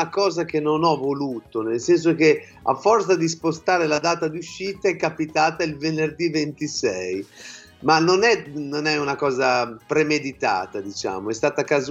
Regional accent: Bologna, Emilia-Romagna, Italy; perché sono un bolognese

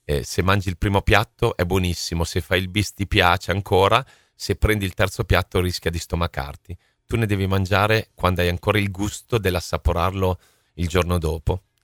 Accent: Sassuolo, Emilia-Romagna, Italy; Io vengo da Sassuolo e a parte ceramiche non ho visto grandi stalle o case abbandonate

